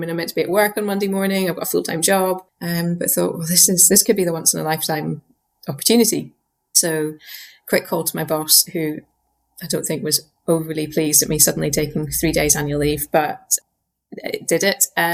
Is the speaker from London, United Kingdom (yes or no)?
no; Inverness, Scotland, United Kingdom; So yeah, I grew up in Inverness.